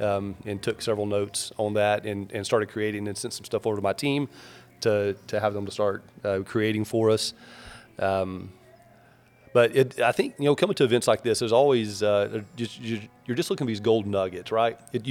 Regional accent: Georgia, United States; I'm from North Georgia, so I say gooder and gooder.

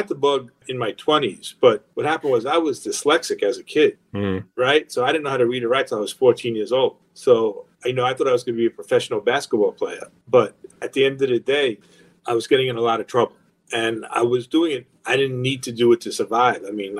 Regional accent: Long Island, New York, United States; But, you know, growing up in Long Island, it was great.

